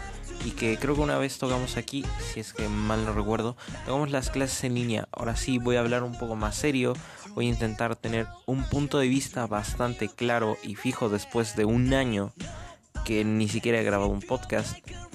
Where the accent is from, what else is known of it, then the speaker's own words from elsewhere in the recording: Mexico; Las clases online iniciaron a partir, en mi país, que es México, a partir del 17 de marzo